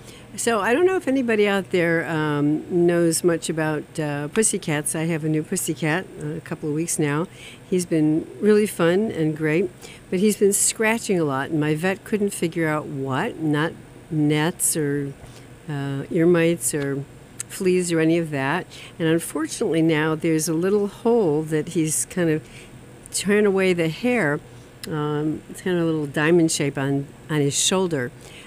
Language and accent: English; Utica, New York, United States; and I'm from Utica, so that was really interesting.